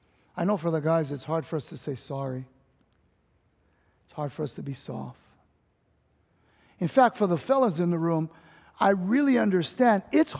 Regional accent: California, United States; I know I'm from Cali.

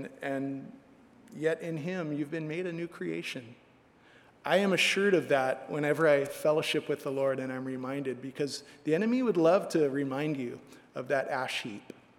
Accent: Hawaii, United States; growing up on the North Shore, I spent a lot of time actually on ranches out there. My parents' old friends lived on ranches in Mokulia area and stuff.

